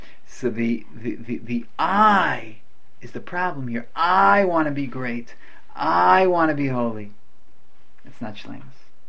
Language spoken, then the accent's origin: English; United States; born there; I'm so happy I was born in America so that I can say things and not sings